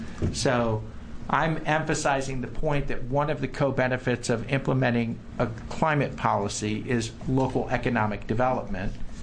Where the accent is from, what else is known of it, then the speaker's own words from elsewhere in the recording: California, United States; as a Californian, I'm really proud of our state leading on this policy.